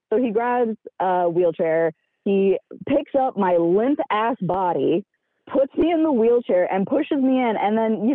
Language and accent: English; Pennsylvania, United States; Yeah, I'm from the Philly area.